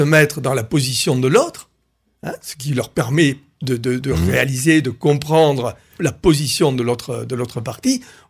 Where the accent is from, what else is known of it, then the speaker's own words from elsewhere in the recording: Toulouse, Occitanie, France; born there; je suis toulousain de naissance, ouais. Mais également je suis aveyronnais par mes grands-parents. Ah, maternel, et je suis aussi albigeois mes grands-parents.